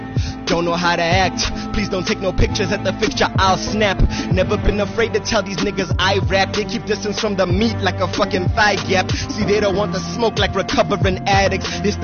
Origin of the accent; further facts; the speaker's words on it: Oslo, Norway; I made this at 1 a.m. in my hometown. Oslo, so without any further ado.